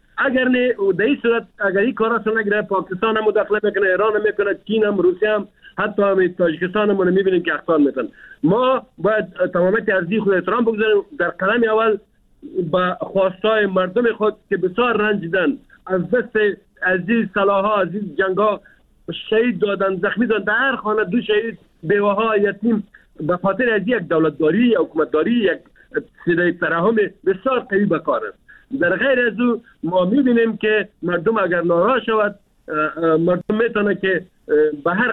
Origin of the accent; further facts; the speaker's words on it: Afghanistan; ما افغان هستیم، ما مسلمان هستیم